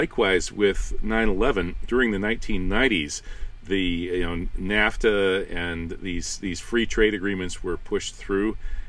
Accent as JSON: {"language": "English", "region": "Wisconsin", "country": "United States", "tie": "born or raised there", "said": "And he was from my home state of Wisconsin, by the way. Fighting Bob La Follette is a huge name here."}